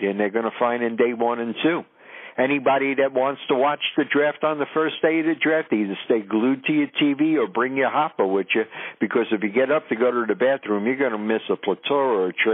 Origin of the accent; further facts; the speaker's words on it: Brooklyn, New York, United States; I'm from Brooklyn, New York. I bleed blue, and during the summertime, I bleed pinstripes. No matter where I'm living in town, I'm still born and bred.